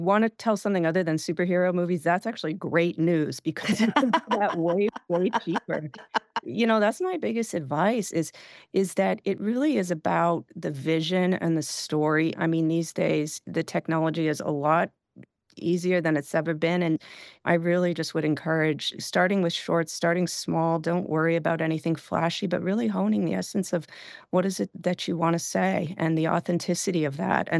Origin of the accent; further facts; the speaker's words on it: East Coast, United States; I'm originally from the East Coast, so both of them are set out there, one in New Hampshire and one in Vermont